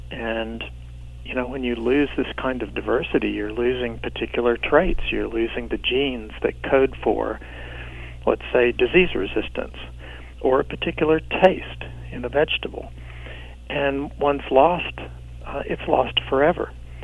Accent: the South, United States; I grew up in the American South, came of age in the 50s and 60s, was very much moved by, and to the extent I could at my age, participated in the civil rights movement in the South, in Memphis.

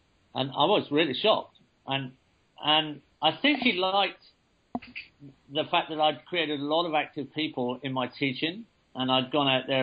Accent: England, United Kingdom; moved away as an adult; now in Australia; I'm English originally. I emigrated to Australia in 1979 when I was 25 years old.

